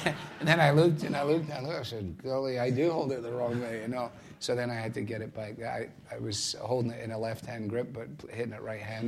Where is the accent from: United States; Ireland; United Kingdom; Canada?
United Kingdom; Scotland; As a boy growing up in Scotland